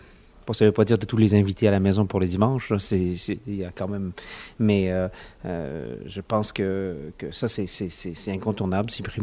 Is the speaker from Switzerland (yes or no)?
no; France; Je suis anglais et français. Français de naissance, français à l'école, anglais, anglophone totalement ou presque musicalement.